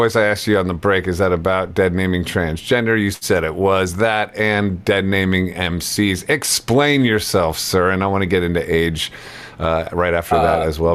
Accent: Akron, Ohio, United States; moved away as an adult; I grew up in Ohio, 0 to 18 in Akron, so this was my first excursion into what I perceived to be a new life, a big city life.

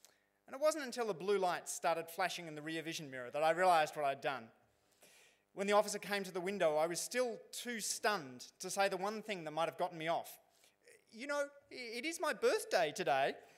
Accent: Sydney, New South Wales, Australia; also born or lived in Sarawak / Melbourne / Jakarta / Banda Aceh; I grew up variously in Sarawak, Melbourne, Jakarta and Bandar Aceh. But the largest part of my schooling was in Sydney, and like many Sydney school children, I visited Canberra every couple of years or so.

